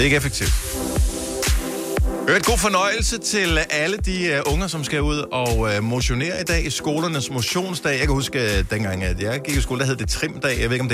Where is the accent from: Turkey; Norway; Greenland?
Norway; Danish is a second language; jeg er fra Norge, altså nordmand